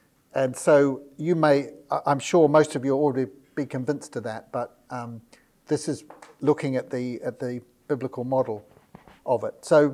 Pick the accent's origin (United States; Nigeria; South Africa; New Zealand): New Zealand; So I took that as a Kiwi, as a green light.